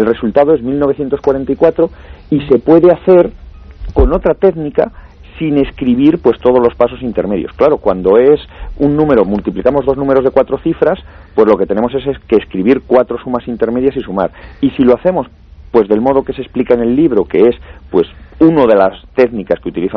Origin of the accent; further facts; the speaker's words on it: Hoyo de Manzanares, Community of Madrid, Spain; esta tarde he hecho una cosa en mi pueblo, que es Hoyo de Manzanares, y iba a la biblioteca de allí, pues donde yo he estudiado